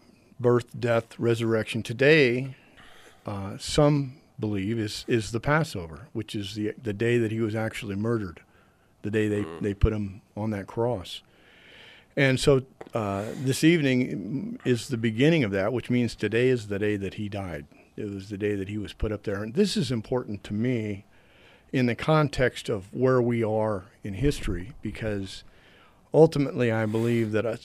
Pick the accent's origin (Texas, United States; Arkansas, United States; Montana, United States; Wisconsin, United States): Texas, United States; born there; I forget. I was born in Texas.